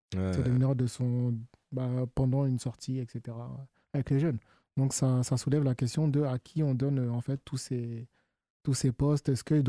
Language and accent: French; Normandy, France; T'as vu, ça se voit pas que je suis normand.